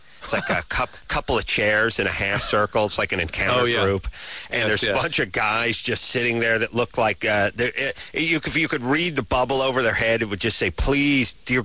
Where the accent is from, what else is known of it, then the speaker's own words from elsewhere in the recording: North Hollywood, California, United States; My hometown, NoHo.